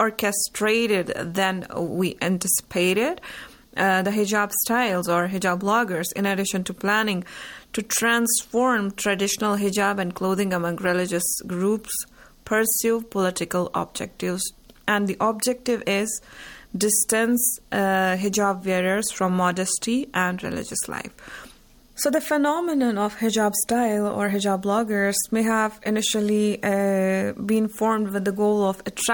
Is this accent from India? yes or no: yes; Jammu and Kashmir, India; now in Iran